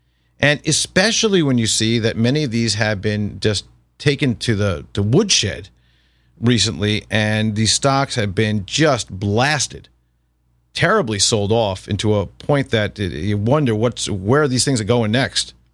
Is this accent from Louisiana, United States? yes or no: no; New York, United States; now in Florida, United States; Especially being a transplant, being in Florida since 1987, but growing up in New York all that time.